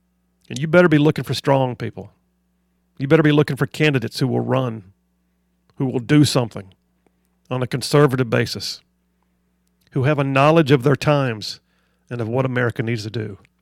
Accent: Alabama, United States; As an American, I am appalled. As an Alabamian, I am appalled.

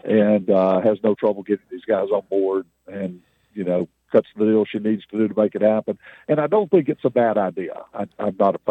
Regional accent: Tuscaloosa, Alabama, United States; I grew up in Tuscaloosa. I spent 40 years of my life there, almost 40 years of my life there. I love it dearly.

